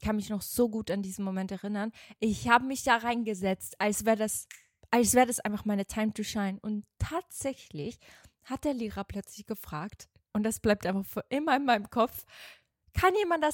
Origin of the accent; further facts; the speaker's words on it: Switzerland; Ich bin ja in der Schweiz zur Schule gegangen.